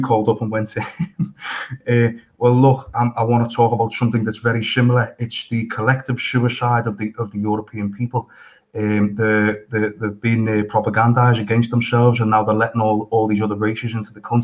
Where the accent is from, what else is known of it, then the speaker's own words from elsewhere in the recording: United Kingdom; because we are the British public, and people are very, they're not as scared as they used to be